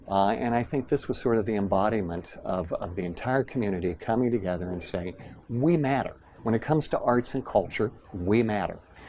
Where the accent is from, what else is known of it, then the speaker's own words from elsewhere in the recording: Las Vegas, Nevada, United States; born there; The year I was born here in Las Vegas, there were 50,000 people living here.